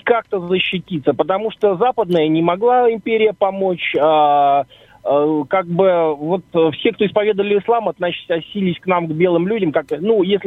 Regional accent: Saint Petersburg, Russia; Я из Санкт-Петербурга.

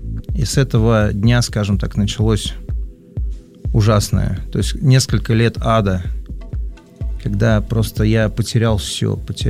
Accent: Kazan, Tatarstan, Russia; born there; Ну, я родился в Казани, был одним ребенком в семье.

